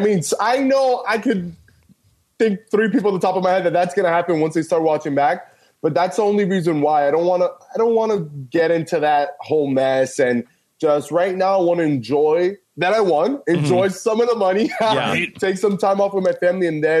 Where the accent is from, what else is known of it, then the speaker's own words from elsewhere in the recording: Florida, United States; My hometown, you know, some trees were knocked down and some fences, but everybody's doing good. Key West, which is like an hour, 2 hours away from me, they were hit really hard